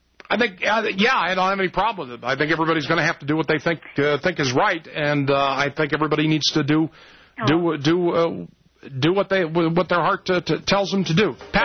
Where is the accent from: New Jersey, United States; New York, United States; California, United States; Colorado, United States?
California, United States; I grew up in California. I can give you numerous examples in the past of fires that have broken out that have been arson started.